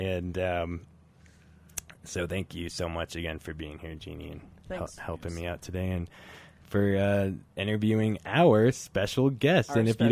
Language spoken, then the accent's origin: English; Canada; I'm Canadian. Did I ever tell you that?